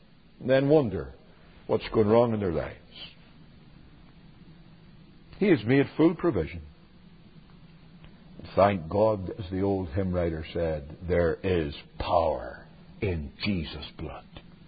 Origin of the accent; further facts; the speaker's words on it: Northern Ireland, United Kingdom; I come from Northern Ireland